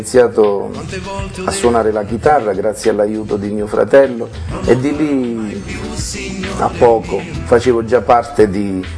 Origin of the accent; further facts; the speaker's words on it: Campobasso, Molise, Italy; born there; Sono nato a Campobasso da una famiglia non benestante. Mio padre è emigrato in Belgio quando avevo 2 anni.